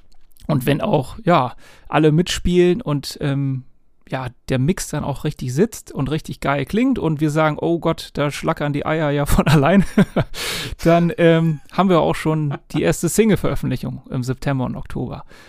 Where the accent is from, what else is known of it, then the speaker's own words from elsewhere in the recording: Bremen, Germany; Als Bremer bzw. halb Oldenburger jetzt mittlerweile.